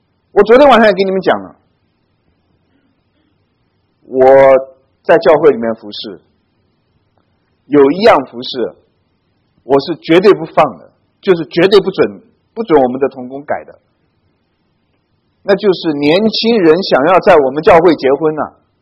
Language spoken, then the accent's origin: Chinese; China; 我们中国人呢，受佛教影响很大。